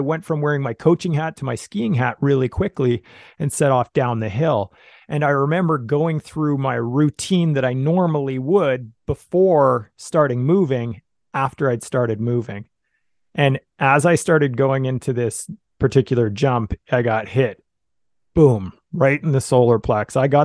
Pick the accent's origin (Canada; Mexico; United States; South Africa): Canada; I'm Canadian, in case you hadn't noticed with the accent